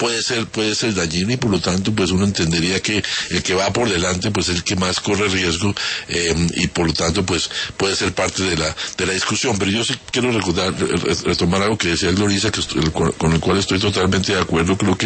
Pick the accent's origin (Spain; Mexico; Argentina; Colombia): Colombia; el gran perdedor somos los colombianos